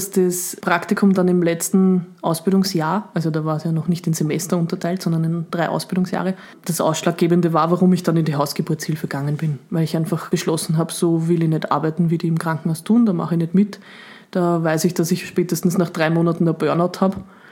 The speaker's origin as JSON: {"language": "German", "region": "Upper Austria", "country": "Austria", "moved": "yes", "lives_now": "Vienna, Austria", "said": "ich bin ja dann von Oberösterreich nach Wien gezogen quasi"}